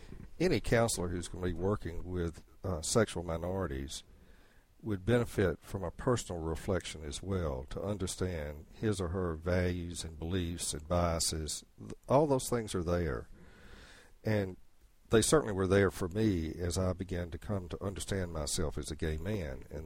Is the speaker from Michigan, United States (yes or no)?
no; North Carolina, United States; They didn't know who I was because I was just from North Carolina.